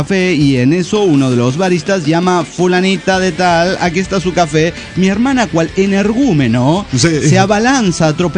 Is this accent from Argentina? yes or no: yes; Salta, Argentina; de Salta, Argentina.